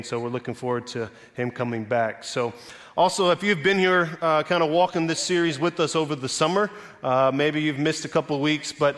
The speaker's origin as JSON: {"language": "English", "town": "Tampa", "region": "Florida", "country": "United States", "said": "So I'm from the South, from Tampa, Florida, and one of the things that preachers always do in the South"}